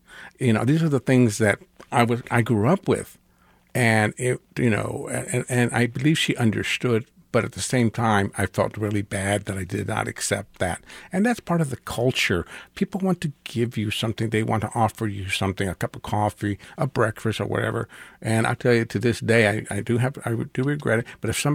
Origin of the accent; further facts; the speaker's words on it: Kansas City, United States; born there; I was born here in Kansas City